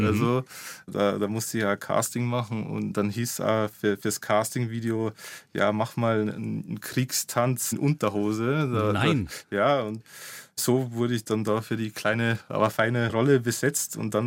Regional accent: Großweil, Bavaria, Germany; Ich komme aus Großweil, bin da in Zell aufgewachsen. Das ist so ein ganz noch kleineres Dorf.

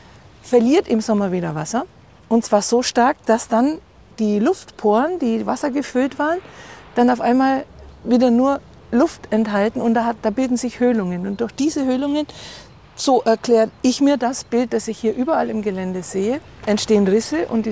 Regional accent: Donauwörth, Bavaria, Germany; Ich komme aus Donauwörth.

